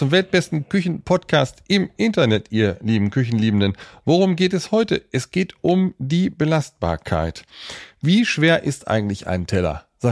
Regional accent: Lower Saxony, Germany; du warst im Weserbergland, in meiner alten Heimat.

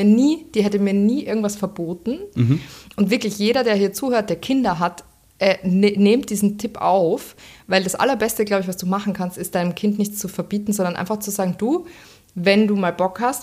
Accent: Styria, Austria; ich bin in der Steiermark aufgewachsen

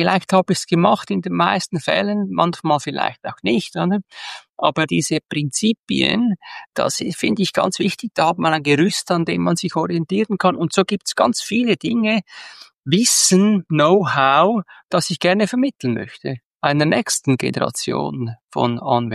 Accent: Zurich, Switzerland; Ich komme aus Zürich. Ich bin 60 geworden kürzlich

